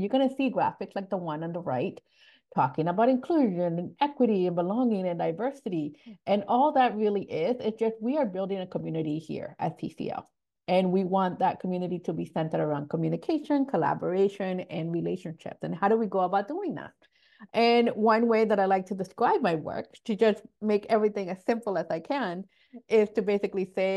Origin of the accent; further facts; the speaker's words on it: Ecuador; now in West Palm Beach, United States; I am originally from Ecuador.